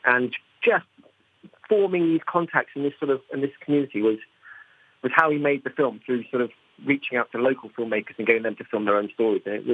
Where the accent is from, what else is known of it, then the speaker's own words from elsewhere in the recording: United Kingdom; the arrogance that you think that, as a British person, I'm going to go to Colombia and make the film.